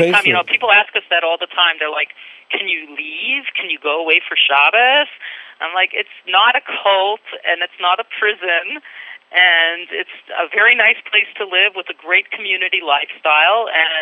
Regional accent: Jerusalem, Jerusalem District, Israel; English is a second language; we say I'm a Yerushalmit. You could say I grew up in Jerusalem. My parents still live in Jerusalem.

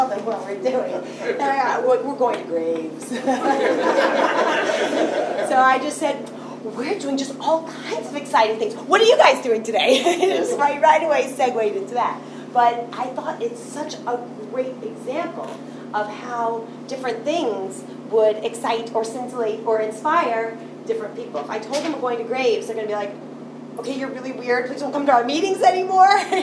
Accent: Memphis, Tennessee, United States; I'm from Memphis, and I don't know if any of you know him.

